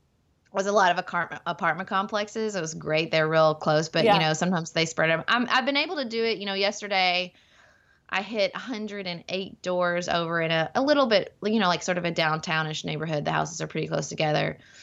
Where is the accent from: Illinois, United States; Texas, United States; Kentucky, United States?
Kentucky, United States; Paducah; I can't imagine a town I'd rather serve more than my hometown of Paducah, where I'm raising my family.